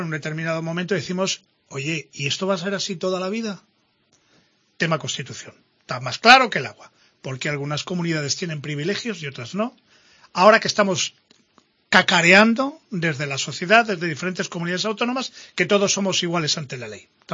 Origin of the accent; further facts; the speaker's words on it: Cantabria, Spain; Yo como cántabro